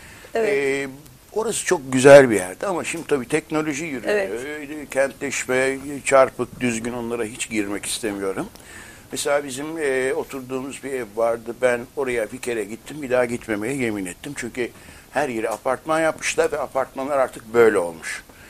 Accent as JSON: {"language": "Turkish", "region": "İzmir", "country": "Turkey", "said": "Evet, İzmirliyim. İzmir Karşıyaka."}